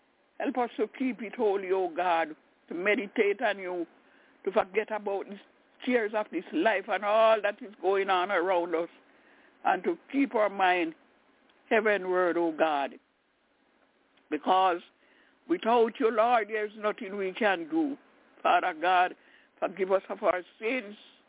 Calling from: Albany, New York, United States; I'm calling from Albany in New York.

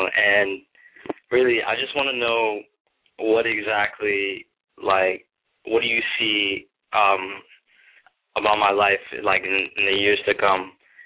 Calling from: Maryland, United States; I'm calling from Maryland.

